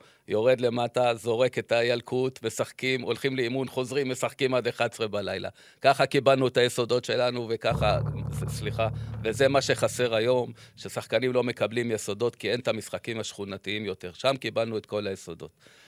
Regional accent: Jerusalem, Jerusalem District, Israel; born there; קטמון, אני נולדתי שם. אני נולדתי צמוד למגרש, רחוב התפירה.

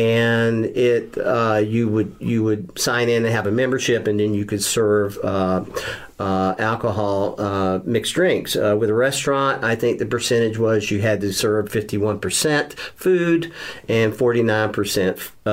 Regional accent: Wilmington, North Carolina, United States; growing up in Wilmington in New Hanover County and essentially a dry county, that kind of made you feel like an adult

